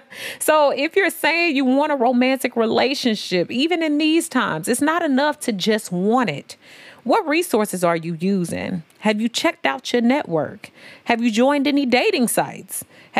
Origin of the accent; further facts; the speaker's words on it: St. Louis, Missouri, United States; also born or lived in Memphis; Now, y'all know I'm from St. Louis and Memphis, but I'm from the STL Mo 314. That's St. Louis for show. Okay. So we call ourselves the Show Me State in Missouri.